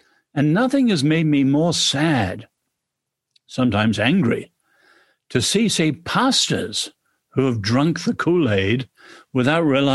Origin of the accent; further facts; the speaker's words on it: England, United Kingdom; I'm English.